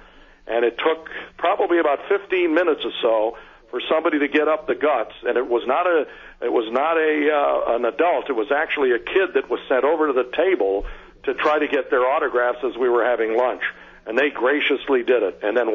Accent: Detroit, Michigan, United States; growing up in Detroit, I watched him play as a youngster

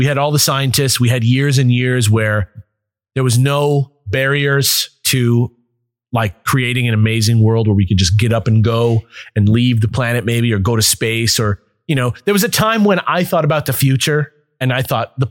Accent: United States; I'm American. And as an American person who like reads the news every day.

